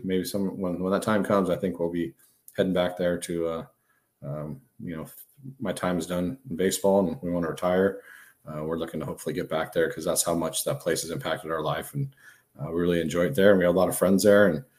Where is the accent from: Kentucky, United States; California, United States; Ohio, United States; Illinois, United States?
California, United States; You know, I'm from California